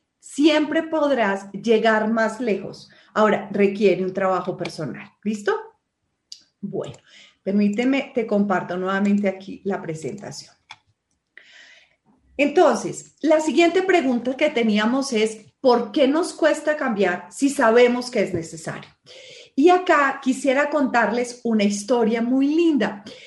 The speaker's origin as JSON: {"language": "Spanish", "country": "Colombia", "said": "estoy en mi país, en mi Colombia"}